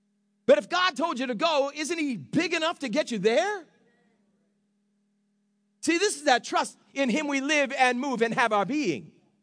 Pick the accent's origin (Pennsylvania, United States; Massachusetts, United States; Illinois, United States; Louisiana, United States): Massachusetts, United States; Phillipston; And I was from Phillipston, Massachusetts. Phillipston had a town of 1,000 people. My entire class was 25 or 26 people.